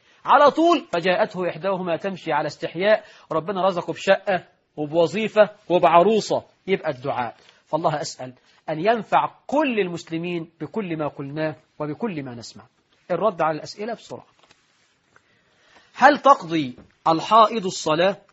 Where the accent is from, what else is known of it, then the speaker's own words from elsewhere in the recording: Egypt; وإحنا عندنا في مصر يقول لك أخطب لبنتك ولا تخطبش لابنك